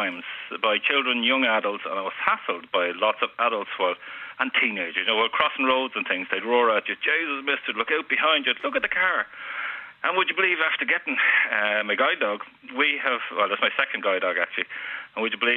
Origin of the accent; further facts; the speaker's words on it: Donnycarney, County Dublin, Ireland; I'm from Dunnycarney, right?